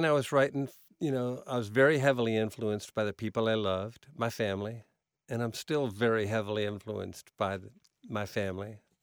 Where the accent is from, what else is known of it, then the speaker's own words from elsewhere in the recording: Philadelphia, Pennsylvania, United States; The station we all listened to growing up in Philadelphia had a chart of 99 songs